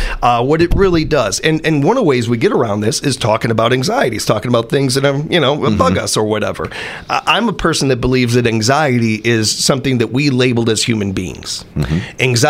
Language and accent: English; Illinois, United States; And I grew up in Illinois.